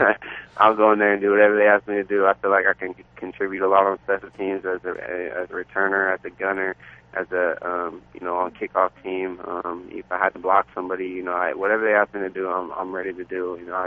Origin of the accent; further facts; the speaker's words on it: Oregon, United States; You know, I came from Oregon, I'm from Oregon, so I know, you know, I grew up, you know, watching University of Oregon and watching Oregon State